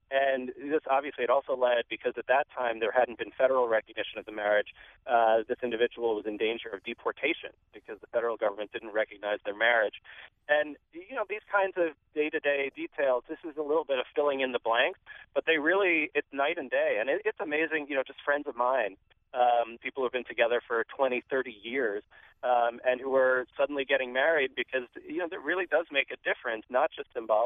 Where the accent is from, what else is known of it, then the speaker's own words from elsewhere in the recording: Florida, United States; now in New York, United States; But if we go to my home state of Florida, where I grew up, all of a sudden it's like the marriage doesn't exist.